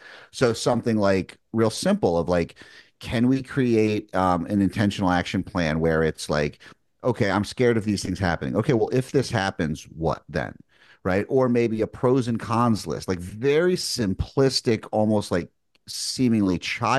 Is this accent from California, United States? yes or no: no; New York, United States; I'm from New York. Like I moved down here to South Carolina. It's a very different culture.